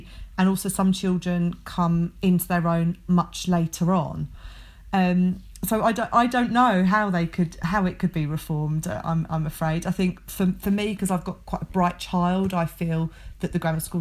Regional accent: South East England, United Kingdom; I grew up in Buckinghamshire, so we did the 13 plus

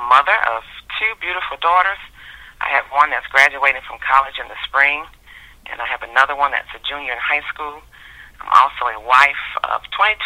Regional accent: Chicago, Illinois, United States; I was born and raised, believe it or not, my accent probably deceives many, but I was actually born and raised in the city of Chicago.

